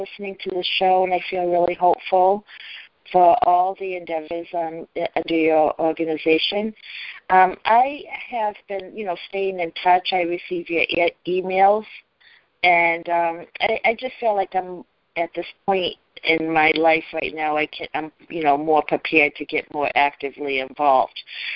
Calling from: Massachusetts, United States; Oh, hi, John. … I'm calling from Massachusetts.

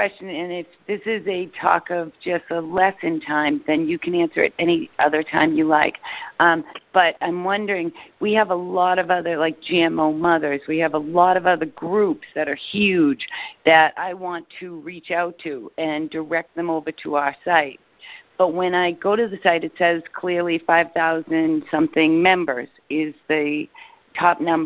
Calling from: Massachusetts, United States; from Massachusetts. Brand new member.

